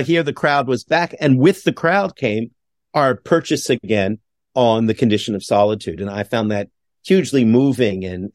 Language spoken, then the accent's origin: English; Montreal, Quebec, Canada; my hometown of Montreal.